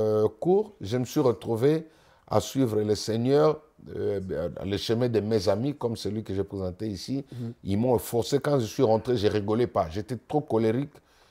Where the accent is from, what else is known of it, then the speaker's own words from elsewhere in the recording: Kolwezi, Lualaba, DR Congo; Chez nous, à Kolwezi, au Chabon, on appelle ça binkalaboué.